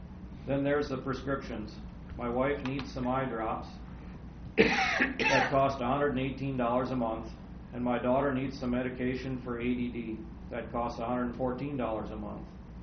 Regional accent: Madelia, Minnesota, United States; from Medalia, Minnesota. It's a couple towns to the west of here on Highway 60. I live in the southeast corner of Brown County.

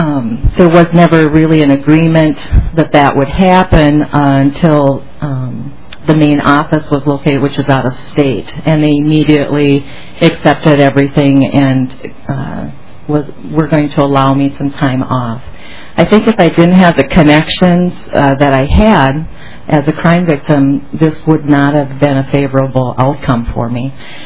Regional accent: Waseca, Minnesota, United States; I'm from Waseca.

